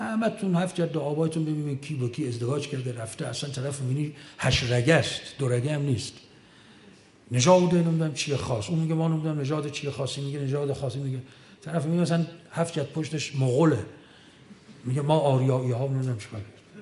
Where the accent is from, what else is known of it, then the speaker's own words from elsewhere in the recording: Iran; حالا ما چون ایرانیم